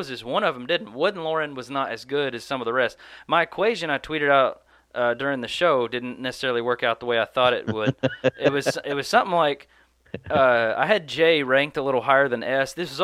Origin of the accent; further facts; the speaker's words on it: Arkansas, United States; You know, crap, we're from Arkansas. There are taxidermists all over the place.